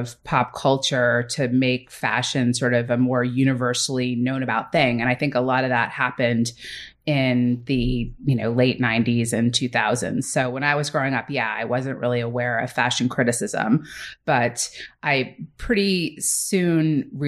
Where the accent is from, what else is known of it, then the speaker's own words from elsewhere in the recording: New York, United States; Strangely enough, growing up in New York, I wasn't really aware of the fashion coverage